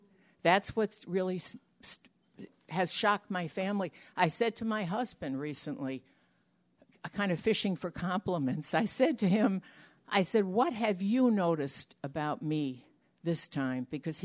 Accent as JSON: {"language": "English", "town": "Brooklyn", "region": "New York", "country": "United States", "moved": "as an adult", "lives_now": "Geneva, United States", "said": "I'm originally a New Yorker. Maybe you can hear that in my voice. Proud New Yorker, born in Brooklyn. And came out to the Midwest when I met my husband 51 years ago."}